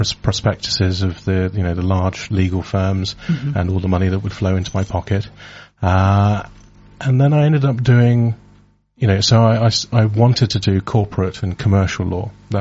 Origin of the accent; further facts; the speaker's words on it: London, United Kingdom; now in Suffolk, United Kingdom; I was so from London I chased a girl to Suffolk of all places.